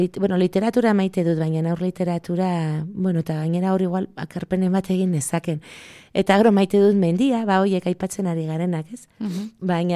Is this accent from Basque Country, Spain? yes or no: no; Pamplona, Navarre, Spain; born there; ni berez Iruñan sortu naiz.